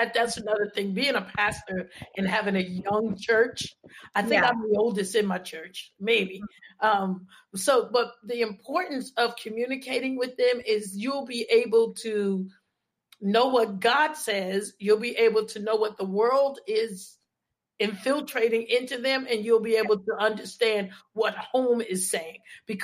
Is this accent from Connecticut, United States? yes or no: yes; Stamford, Connecticut, United States; I was raised in Stamford, Connecticut.